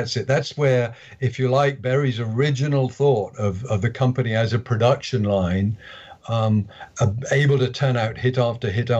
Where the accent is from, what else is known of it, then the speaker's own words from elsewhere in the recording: Bristol, South West England, United Kingdom; The show I went to in my hometown of Bristol, that first show, I'm not even sure there were more than a few dozen people in the audience.